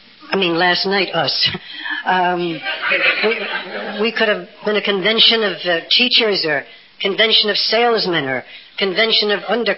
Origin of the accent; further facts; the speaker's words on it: New York City, New York, United States; born there; I was born in Greenwich Village, by the way. We have a house in Greenwich Village